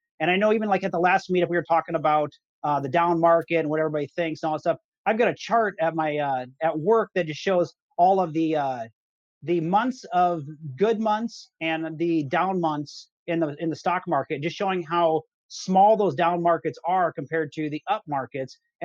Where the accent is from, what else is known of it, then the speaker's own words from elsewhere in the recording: Ankeny, Iowa, United States; I'm from Ankeny.